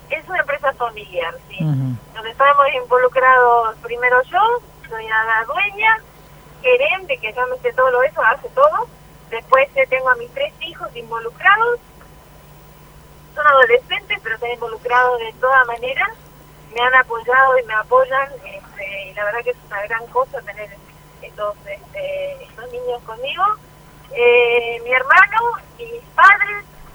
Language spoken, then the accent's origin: Spanish; Montecarlo, Misiones, Argentina; moved away; yo me fui de Monte Carlo para estudiar, no quería ser maestra, por eso me fui a estudiar a Buenos Aires